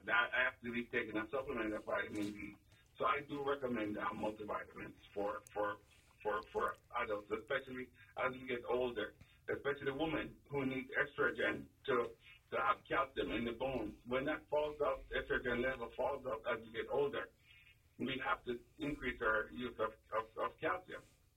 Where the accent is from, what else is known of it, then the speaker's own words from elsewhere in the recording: Jamaica; As I said, I've seen where I'm from Jamaica